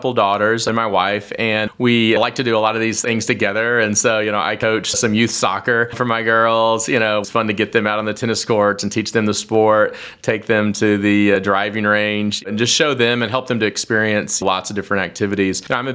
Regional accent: Columbia, Tennessee, United States; So I actually grew up in Columbia, but not Columbia, Missouri. I grew up in Columbia, Tennessee.

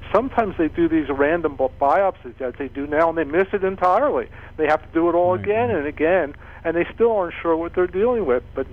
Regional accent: Philadelphia, Pennsylvania, United States; I'm from Philly, though.

